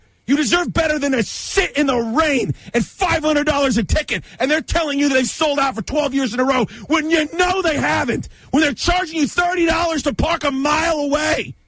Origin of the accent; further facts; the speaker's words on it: Virginia, United States; I live in Sunset Woods Court in Burke, Virginia. I went to George Mason University. I'm Northern Virginia. I'm D.C. I bleed it.